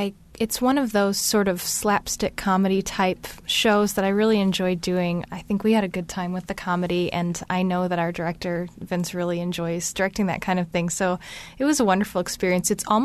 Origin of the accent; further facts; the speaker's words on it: Mishawaka, Indiana, United States; I'm actually a native of Indiana. I'm from Mishawaka, Indiana, which is up north.